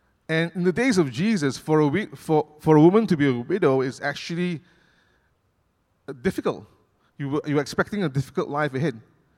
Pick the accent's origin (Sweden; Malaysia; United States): Malaysia; I'm so grateful of where God has placed me as a Malaysian.